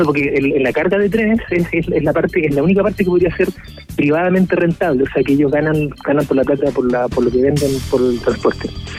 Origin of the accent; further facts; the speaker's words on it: Santiago, Santiago Metropolitan Region, Chile; nos toca de cerca para los que somos de Santiago